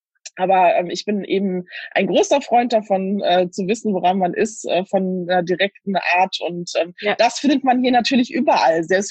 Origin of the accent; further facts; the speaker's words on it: North Rhine-Westphalia, Germany; Ich komme zwar, ich bin zwar in NRW aufgewachsen, zuerst so in der Nähe von der holländischen Grenze und dann in dem harten, kulturschockmäßigen Ostwestfalen.